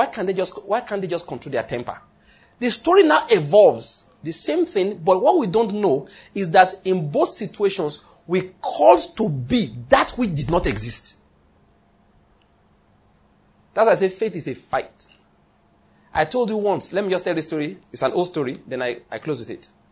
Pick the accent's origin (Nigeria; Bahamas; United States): Nigeria; Ondo